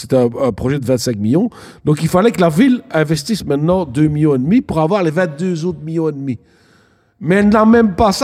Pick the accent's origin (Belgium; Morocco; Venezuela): Belgium; Liège, Wallonia; J'adore Liège, tu vois. Et j'adore aussi peut-être les autres villes. Ouais, c'est mais ça, on est liégeois.